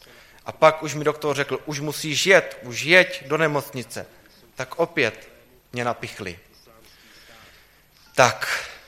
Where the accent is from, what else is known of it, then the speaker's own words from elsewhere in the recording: South Moravia, Czechia; jsem tedy z Jižní Moravy